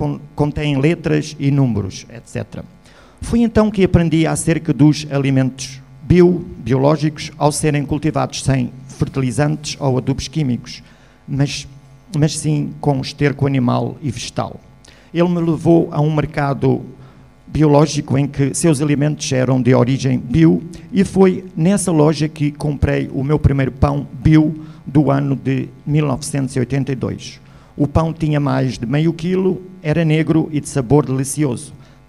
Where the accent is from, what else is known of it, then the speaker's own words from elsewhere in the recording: Lisbon, Portugal; born there; now in Lagos, Portugal; nasci em Lisboa, mas passo a maior parte do tempo na cidade de Lagos.